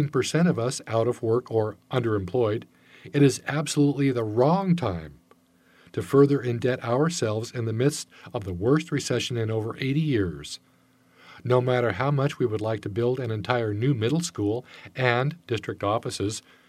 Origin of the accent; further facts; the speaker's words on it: Jefferson, United States; I grew up in Jefferson. I graduated from Jefferson High School in 1998. I bought my first home in Jefferson, and I will buy my next home in Jefferson.